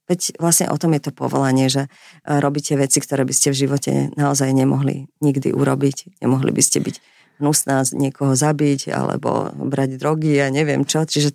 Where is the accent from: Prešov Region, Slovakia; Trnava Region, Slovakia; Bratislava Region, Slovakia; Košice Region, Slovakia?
Bratislava Region, Slovakia; Bratislava; tak ja som z Bratislavy, z Petržalky.